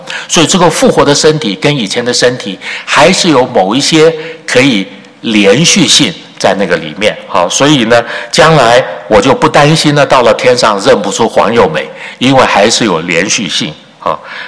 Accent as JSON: {"language": "Chinese", "country": "Taiwan", "tie": "born or raised there", "said": "我在台湾的时候从小长大的这个教会啊"}